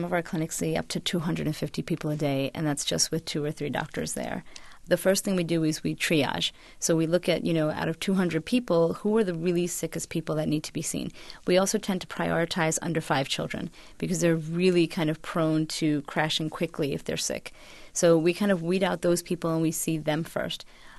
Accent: India; Myself, I'm Indian.

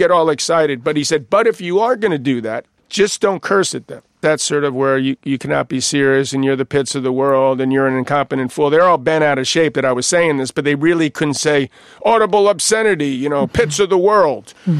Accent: New York, United States; And where I grew up in New York, if someone called you a name, you'd sort of call them a name back

